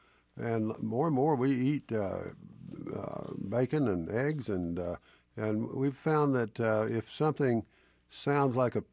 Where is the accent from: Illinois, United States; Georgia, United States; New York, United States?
Georgia, United States; Decatur; last night in a family-style restaurant in Decatur, Georgia, my hometown